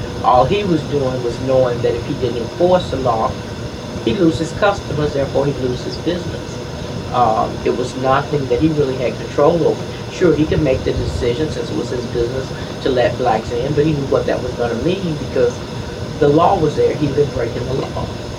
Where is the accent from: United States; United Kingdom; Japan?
United States; Davidson; because I grew up in Davidson and there weren't no foreigners